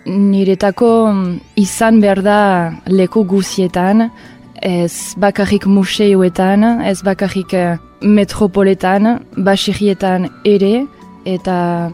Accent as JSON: {"language": "Basque", "town": "Helete", "region": "Nouvelle-Aquitaine", "country": "France", "tie": "born or raised there", "also_born_or_lived": "England", "said": "heletakoa naiz, Inglaterrakoa sortzez, baina heletan hasi naiz."}